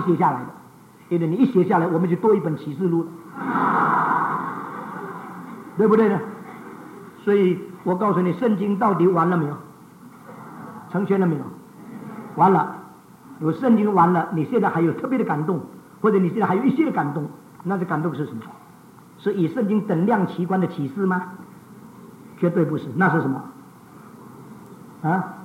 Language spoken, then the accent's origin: Chinese; China; 我们中国人已经很习惯了